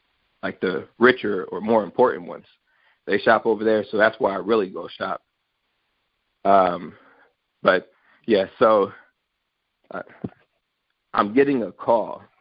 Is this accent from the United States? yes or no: yes; United States; I wanted to say, of course, I'm an American